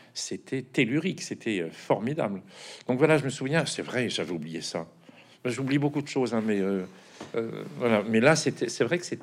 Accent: Abbeville, Hauts-de-France, France; Je suis d'Abbeville, dans la Somme. C'est-à-dire, c'est un bled de 20 000 habitants

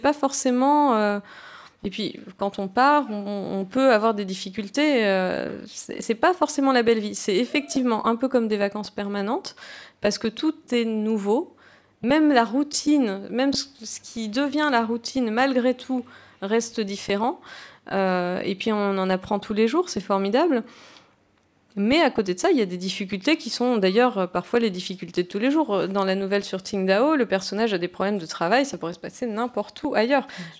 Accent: France; Je ne vais pas du tout essayer de renier le fait que je suis française ou autre. Au contraire, j'en suis absolument fière.

